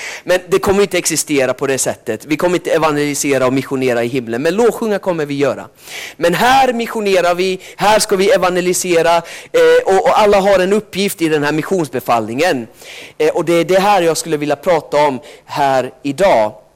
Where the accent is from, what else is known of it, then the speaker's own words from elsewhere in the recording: Sweden; Jag är född och uppvuxen i Sverige, så att jag kommer inte från Finland så där.